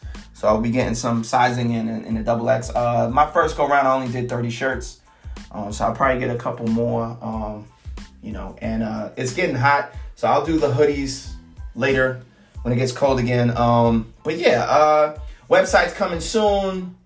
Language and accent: English; Brooklyn, New York, United States; in Coney Island, Brooklyn, my hometown.